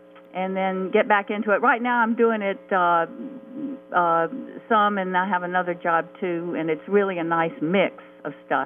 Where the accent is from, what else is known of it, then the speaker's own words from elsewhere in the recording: Louisiana, United States; I'm from Louisiana, yeah.